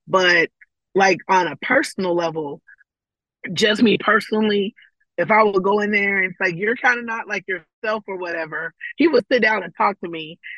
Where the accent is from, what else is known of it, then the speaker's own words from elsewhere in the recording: Katy, Texas, United States; because I grew up in Katy, I would tell everybody about it.